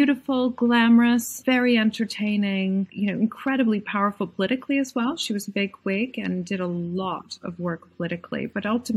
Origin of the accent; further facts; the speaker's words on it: Canada; moved away; Also, I'm from Canada, so that's another layer of needing to understand the culture.